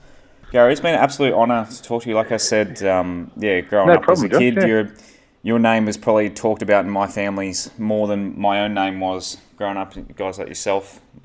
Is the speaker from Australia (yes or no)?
yes; New South Wales, Australia; I grew up on the Central Coast and we'd drive all the way down from the Central Coast just to go to games